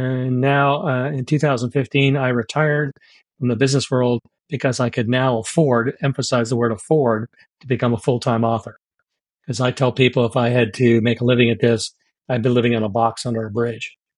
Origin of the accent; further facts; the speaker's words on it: Germany; I was growing up in Germany. It was very soon after World War II